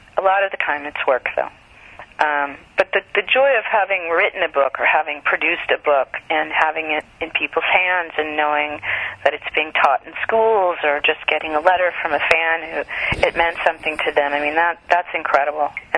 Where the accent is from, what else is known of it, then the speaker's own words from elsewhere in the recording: Texas, United States; also born or lived in Oklahoma; I grew up in Texas and Oklahoma. I went to Wellesley for undergrad, fell in love with the East Coast